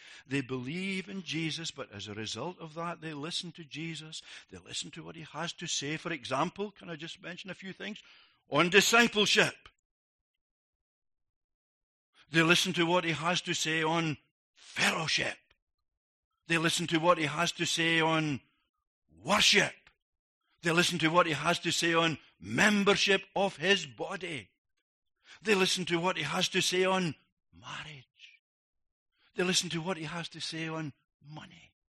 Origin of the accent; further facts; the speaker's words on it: Scotland, United Kingdom; Believe it or not, I'm a Scotsman, but we do have friends in the Midlands of England.